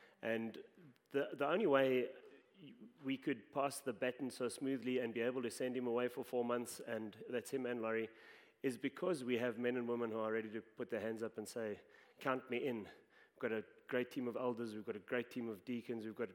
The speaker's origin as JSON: {"language": "English", "country": "South Africa", "moved": "yes", "lives_now": "Canada", "said": "So being South African, I can tell you a couple of cultural things. And now being Canadian for 10 years"}